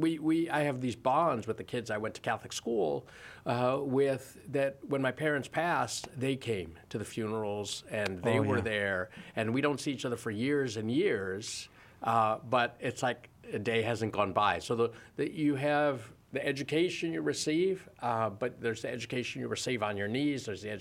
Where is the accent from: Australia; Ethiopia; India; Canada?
India; now in United States; we're from India, but … with our complexion